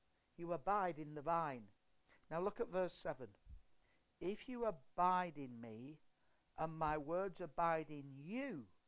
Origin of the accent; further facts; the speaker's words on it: Ireland; And that's because I'm from Ireland.